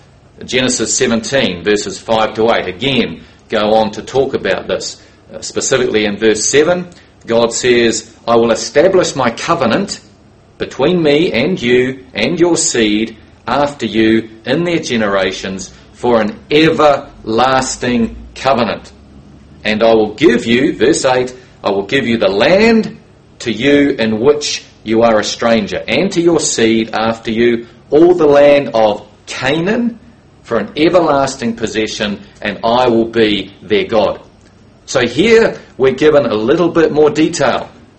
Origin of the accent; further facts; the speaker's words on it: New Zealand; I'm from New Zealand, and I too would like to welcome you all here.